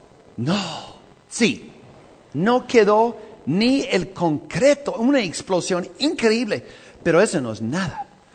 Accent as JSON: {"language": "Spanish", "country": "United States", "said": "Hay un parque cerca de donde soy, se llama Yellowstone."}